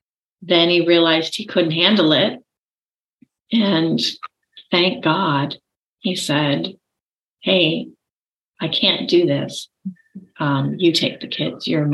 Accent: Virginia, United States; born there; And I was born in Langley Air Force Base in Virginia.

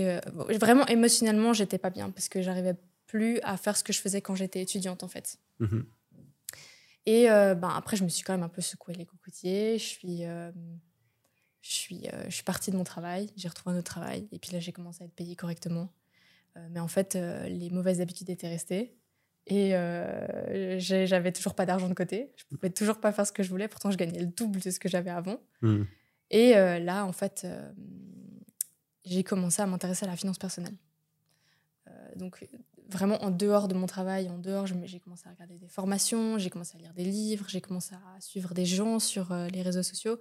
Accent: France; moved away as an adult; now in Lausanne, Switzerland; J'ai grandi en France et à mes 18 ans, j'ai décidé de partir parce que je ne voyais pas ma vie continuer en France.

